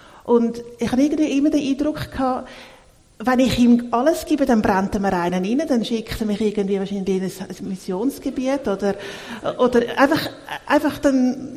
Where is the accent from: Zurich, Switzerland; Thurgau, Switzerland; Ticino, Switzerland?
Zurich, Switzerland; Also mein Heimatort ist in Dachser und es ist gar nicht so weit weg. Ich bin heute Morgen auch wieder vorbeigefahren. Aber aufgewachsen bin ich im Zürich-Unterland, Zürich-Glattal und dann ins Zürich-Oberland gezogen.